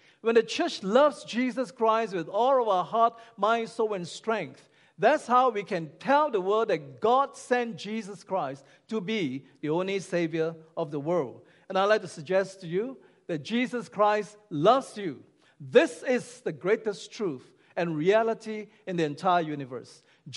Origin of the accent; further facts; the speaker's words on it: Singapore; even though I'm a Singaporean, I still believe that the better food is found in KL.